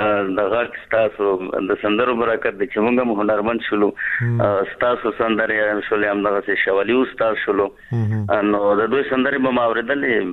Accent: Paktia, Afghanistan; زه د پکتیا اوسیدونکی یم او لسوالی مو ست کرم ده

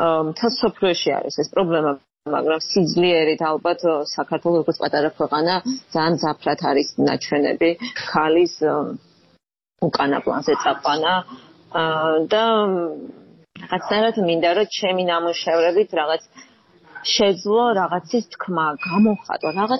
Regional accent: Gagra, Abkhazia, Georgia; born there; იმიტომ რომ მე იქ დავიბადე

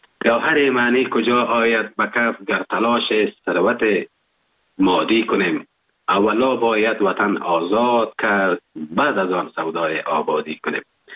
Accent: Afghanistan; now in Germany

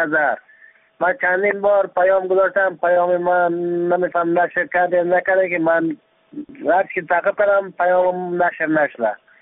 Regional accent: Badakhshan, Afghanistan; ما از بدخشان هستم

